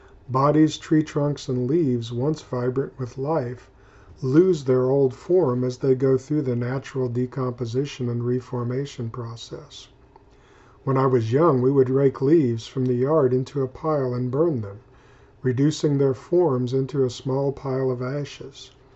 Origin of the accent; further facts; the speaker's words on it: Kansas, United States; There is geological evidence that my home state of Kansas was once a vast ocean